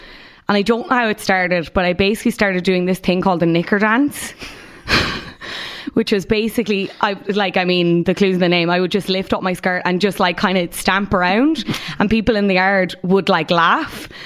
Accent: Munster, Ireland; accent: Cork; now in Dublin, Ireland; When I go home or when I get like angry or very passionate about something, yeah, the Cork comes out.

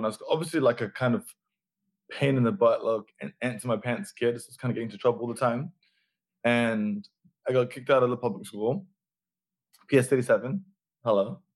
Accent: London, United Kingdom; now in United States; I was born in London, born in between Brixton and Ealing Broadway, which is like kind of outside London.

